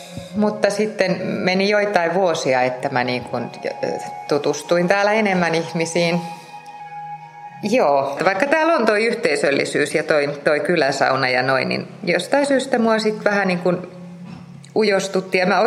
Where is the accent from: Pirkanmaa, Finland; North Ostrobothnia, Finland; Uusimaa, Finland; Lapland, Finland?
Pirkanmaa, Finland; Tampere; born there; Mä oon oikeastaan käynyt syntymässä Tampereella, mutta siis mun juuret ovat kyllä niin kuin hyvin syvässä Pispalan moreenissa ja Hämeenkyrön mullassa. Et mun isän suku on sieltä niin kuin ihan jostain 1600-luvulta.